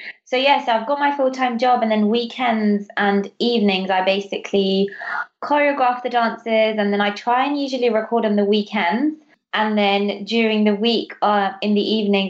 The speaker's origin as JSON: {"language": "English", "country": "Gibraltar", "tie": "born or raised there", "said": "growing up in Gibraltar, I've always, like I said, had an interest in Indian dancing"}